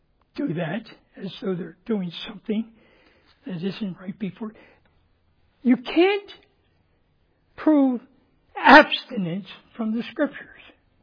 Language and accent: English; Philadelphia, Pennsylvania, United States; See, I was born in Philadelphia, city of brotherly love. Was raised right outside of Philadelphia.